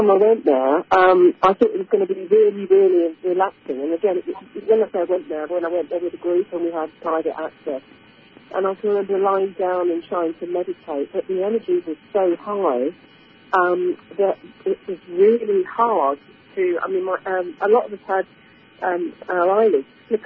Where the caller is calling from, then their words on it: Dorking, South East England, United Kingdom; I'm calling in from Dorking in Surrey.